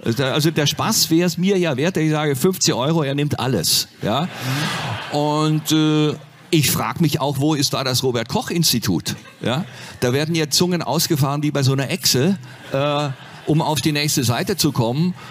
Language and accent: German; Nürtingen, Baden-Württemberg, Germany; Kirchheim Tech, da aus der Nähe komme ich hierher, aus Nürtingen. Das ist 10 Kilometer entfernt.